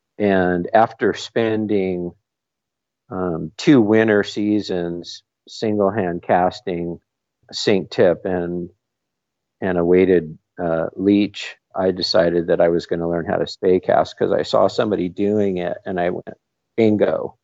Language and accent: English; Washington, United States; born and raised right here in Washington State, and still live here now.